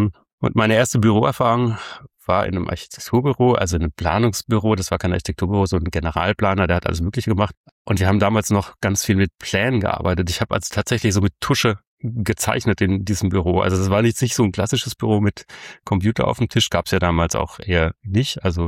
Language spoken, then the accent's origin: German; Rhineland-Palatinate, Germany; Ich komme aus der Südpfalz, unweit von Speyer und Straßburg.